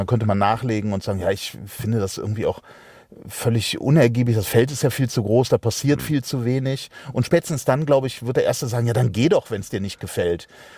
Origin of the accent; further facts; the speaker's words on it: Cologne, North Rhine-Westphalia, Germany; Ich komme ja aus Köln